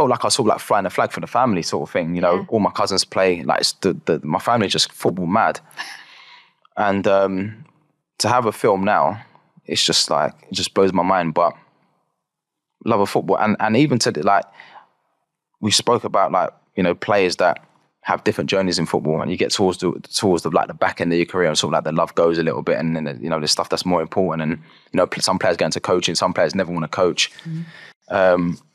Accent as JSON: {"language": "English", "region": "London", "country": "United Kingdom", "tie": "born or raised there", "said": "growing up in the East End and like I said, you know, playing football on the streets with my mates"}